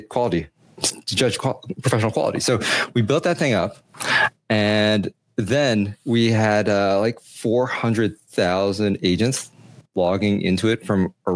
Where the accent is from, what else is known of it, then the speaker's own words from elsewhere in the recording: Virginia, United States; But no, I'm from Northern Virginia, and most people think we're West Coast because we're technology.